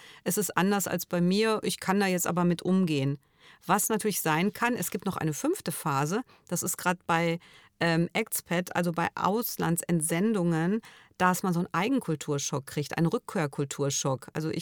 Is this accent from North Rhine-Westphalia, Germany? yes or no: yes; North Rhine-Westphalia, Germany; also born or lived in Bavaria; now in Cologne, Germany; ich komme aus Nordrhein-Westfalen, also aus Westfalen, jetzt bin ich in Köln, aber wenn ich als ich damals vor 20 oder 30 Jahren sogar als Westfalin nach Bayern gezogen bin